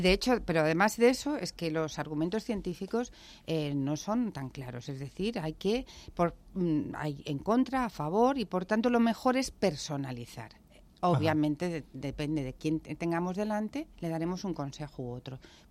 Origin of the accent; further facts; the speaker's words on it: Alicante, Valencian Community, Spain; Cuando llegó la bonanza económica, entonces, en mi tierra, yo era alicantina, y ahí se comía plato único.